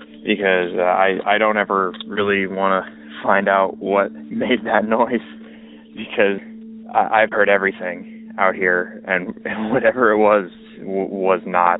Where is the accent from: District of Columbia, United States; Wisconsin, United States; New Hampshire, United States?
New Hampshire, United States; Loudon; I'm from the New Hampshire area, specifically Loudoun.